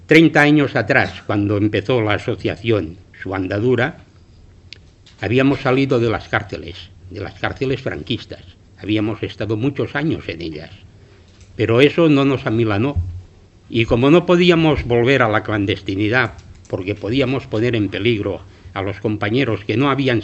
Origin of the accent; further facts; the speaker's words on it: Catalonia, Spain; accent: Catalan; Spanish is a second language; perdonar mi acento catalán, pero voy a intentarlo hacer bien, hablar bien el castellano.